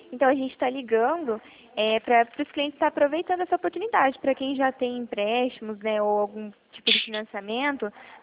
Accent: Toledo, Paraná, Brazil; Eu sou de Toledo, Paraná.

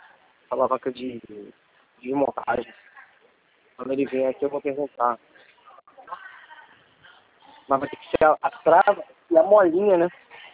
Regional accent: Rio de Janeiro, Brazil

